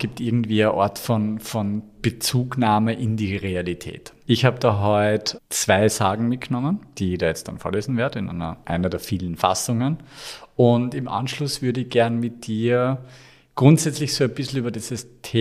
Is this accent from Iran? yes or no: no; Upper Austria, Austria; da wo ich herkomme, vom Traunsee